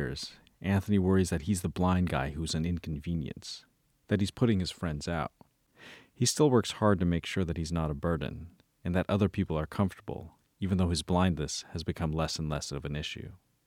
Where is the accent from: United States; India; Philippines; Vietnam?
Philippines; so I'm Filipino, and part of the thing is, because I know what you're talking about.